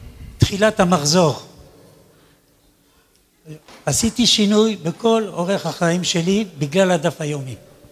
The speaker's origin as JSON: {"language": "Hebrew", "town": "Netivot", "region": "Southern District", "country": "Israel", "said": "אני מגיע מנתיבות."}